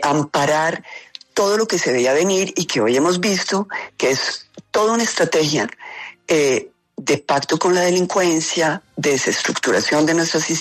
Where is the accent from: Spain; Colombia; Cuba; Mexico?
Colombia; A mí me da vergüenza como colombiana lo que vi.